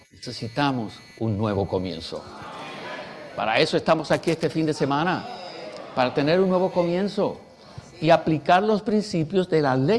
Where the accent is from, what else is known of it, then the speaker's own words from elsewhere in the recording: Puerto Rico; born there; yo no soy puertorriqueño. Yo nací en Puerto Rico. En la vieja creación yo nací en Puerto Rico, pero yo no soy puertorriqueño.